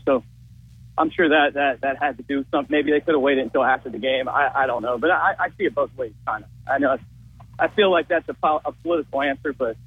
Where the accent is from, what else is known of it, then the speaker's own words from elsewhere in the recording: Baltimore, Maryland, United States; Now, the baseball fan in me, I grew up in Baltimore.